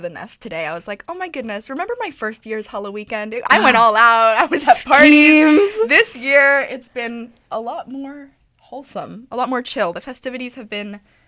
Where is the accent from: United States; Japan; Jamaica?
Japan; I grew up in Japan, so... horror stories were big